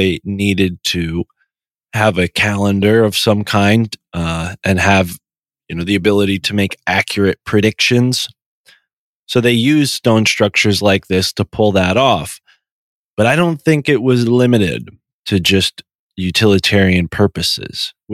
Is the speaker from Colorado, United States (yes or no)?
no; Connecticut, United States; For folks who haven't heard, I'm from Connecticut. I live in Connecticut. I'm born here.